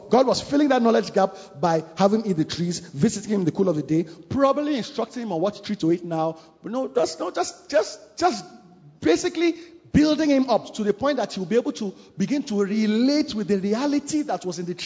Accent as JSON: {"language": "English", "town": "Ikorodu", "region": "Lagos", "country": "Nigeria", "tie": "born or raised there", "said": "I grew up in Ikorodu, so those were the local schools."}